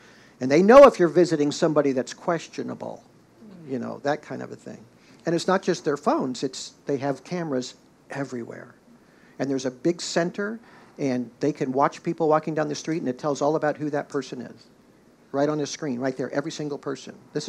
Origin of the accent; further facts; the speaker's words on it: Indiana, United States; I grew up in Indiana, and I didn't know it because the Indiana I grew up in was pretty nice.